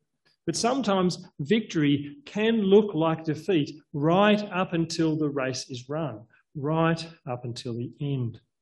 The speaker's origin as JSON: {"language": "English", "country": "Australia", "said": "as an Australian cheering on our Aussie team or our Aussie player."}